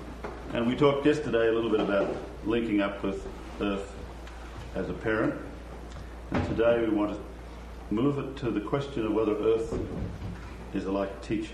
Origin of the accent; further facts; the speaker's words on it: Australia; I'm from Australia